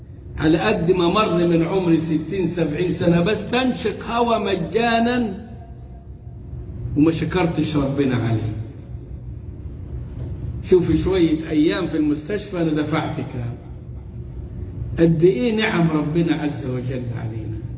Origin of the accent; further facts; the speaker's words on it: Egypt; accent: Egyptian; في ايه يا بابا بلهجتنا المصرية؟